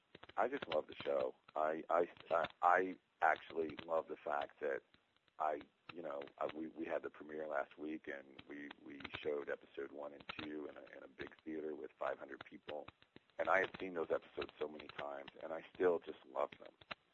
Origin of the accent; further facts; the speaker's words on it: the South, United States; I am from the South myself